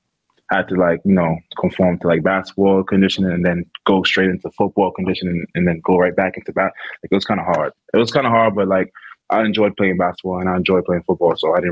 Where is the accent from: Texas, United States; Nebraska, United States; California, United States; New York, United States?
New York, United States; Brooklyn; I used to be a Knicks fan, but since I'm from Brooklyn, I would say the Nets.